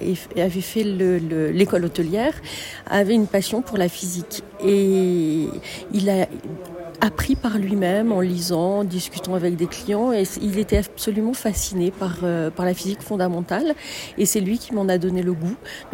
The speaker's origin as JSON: {"language": "French", "town": "Alpe d'Huez", "region": "Auvergne-Rhône-Alpes", "country": "France", "tie": "born or raised there", "also_born_or_lived": "Grenoble", "said": "Officiellement, je suis née à Grenoble, mais je suis revenue à l'Alpe d'Huez lorsque nous sommes sortis de la maternité, donc je devais avoir 3 jours."}